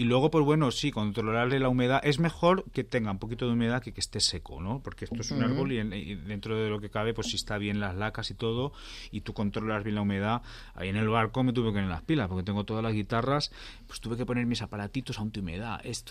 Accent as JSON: {"language": "Spanish", "town": "Valencia", "region": "Valencian Community", "country": "Spain", "tie": "born there", "said": "Yo nací en Valencia, pues bueno, tengo la tradición del Mediterráneo, que es muy rica"}